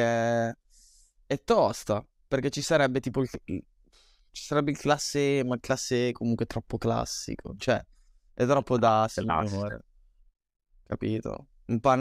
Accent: Emilia-Romagna, Italy; io non vorrei vantarmi, che vengo dalla Motor Valley

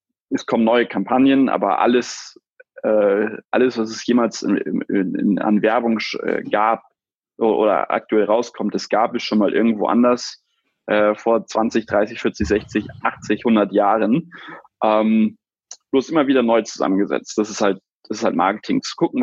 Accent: Kiel, Schleswig-Holstein, Germany; Ich komme aus Norddeutschland, aus Kiel, ursprünglich.

